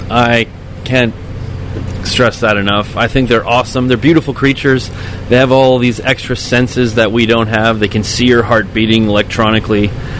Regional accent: British Columbia, Canada; I'm from British Columbia, so...

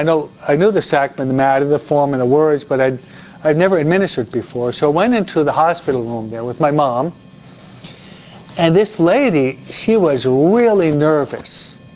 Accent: Detroit, Michigan, United States; born there

